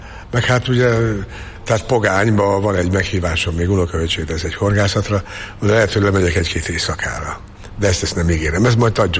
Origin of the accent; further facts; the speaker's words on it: Békéscsaba, Békés, Hungary; born there; Ugye a szülővárosom Békés Csaba, ott is van színház.